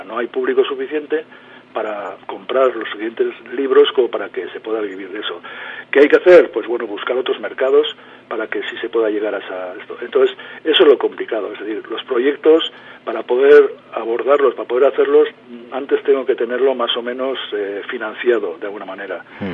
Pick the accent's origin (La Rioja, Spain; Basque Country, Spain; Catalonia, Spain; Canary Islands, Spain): Basque Country, Spain; Hernani; yo soy de Hernani